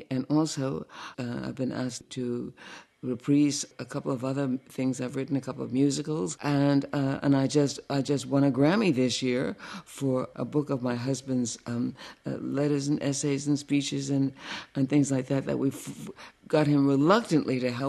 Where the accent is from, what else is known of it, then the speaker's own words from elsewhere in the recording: Harlem, New York, United States; I grew up in Harlem. In the film, I see some of the very streets I live on. So this film, it's where I come from. I don't know who I would be if I weren't this child from Harlem, this woman from Harlem.